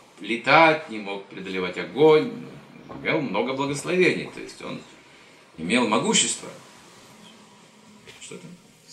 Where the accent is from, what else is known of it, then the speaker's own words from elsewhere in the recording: Kazakhstan; Давайте разберемся с собой, кто же я на самом деле, серьезным образом. Я казах.